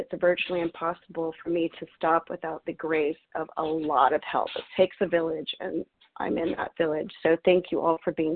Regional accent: San Francisco, California, United States; I'm from San Francisco, California.

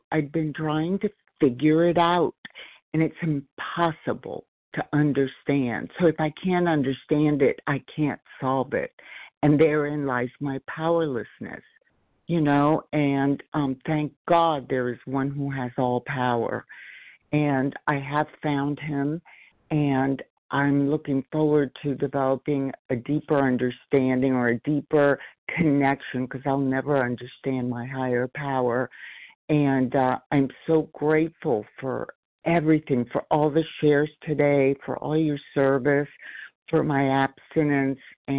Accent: California, United States; I'm from California.

